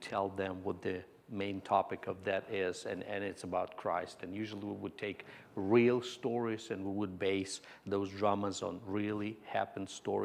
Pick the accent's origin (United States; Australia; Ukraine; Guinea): Ukraine; English is a second language; And me and my wife, we graduated and we went back in Ukraine. We're originally from Ukraine.